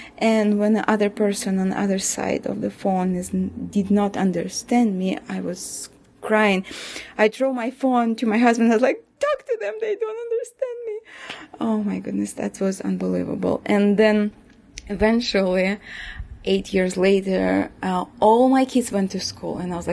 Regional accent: Azerbaijan; also born or lived in Turkmenistan; I was born in Turkmenistan, which is former Soviet Union country, and I think I was 2 years old, or maybe 3 or 4, when we moved to Azerbaijan. I lived there for a while and I went to school there

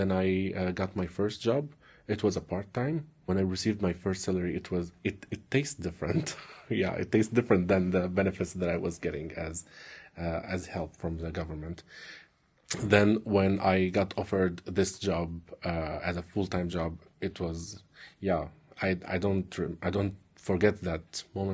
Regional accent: Syria; also born or lived in Turkey; now in United States; Well, I'm originally from Syria. I fled from Syria in 2013 to Turkey, and I lived there for 3 years.

